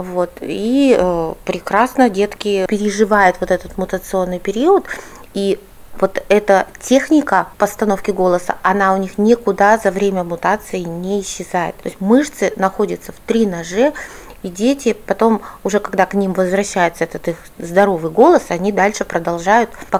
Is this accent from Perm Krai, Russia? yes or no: yes; Perm, Perm Krai, Russia; Да, я пермячка, да.